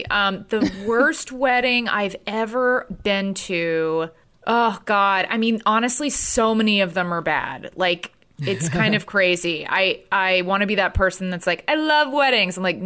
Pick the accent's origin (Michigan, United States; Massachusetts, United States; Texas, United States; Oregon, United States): Texas, United States; it's just like not my vibe as like a Texan Jew.